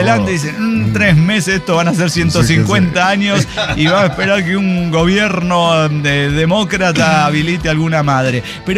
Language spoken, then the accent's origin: Spanish; Colombia; now in United States; el día que llegué a los Estados Unidos de Norteamérica, al pasar por inmigraciones, me hicieron las típicas preguntas de ¿y a qué vienes? ¿Y cuánto te quedas? ¿Y por qué eres colombiana?